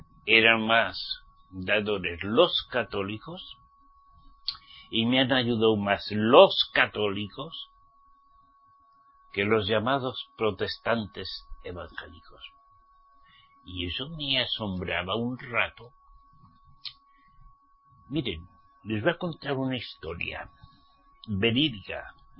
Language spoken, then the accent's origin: Spanish; Pamplona, Navarre, Spain; Yo quería que en toda mi tierra, Pamplona y Navarra, fuesen salvos.